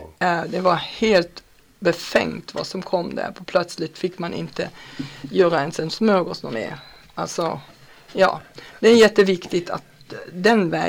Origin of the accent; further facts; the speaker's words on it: Germany; moved away as an adult; now in Sweden; där man själv är engagerat i politiken här i Sverige som tysk invandrare